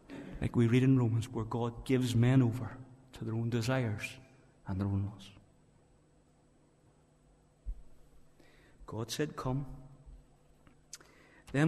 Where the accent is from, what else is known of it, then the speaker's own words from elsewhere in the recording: Moneymore, Northern Ireland, United Kingdom; Whenever I was a child growing up in Moneymore, my mother used to make wee buns.